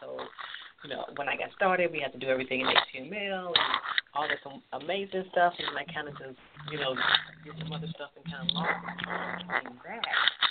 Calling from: Columbus, Ohio, United States; Okay, I'm from Columbus, Ohio.

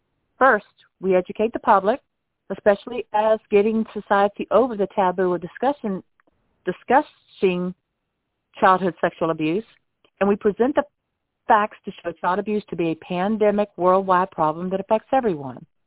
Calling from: Lighthouse Point, Florida, United States

